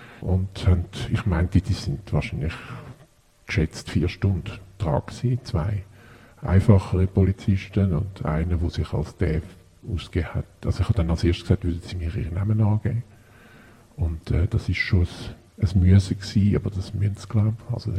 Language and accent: German; Switzerland; habe auch sowohl da bei uns in der Schweiz gelebt wie im Ausland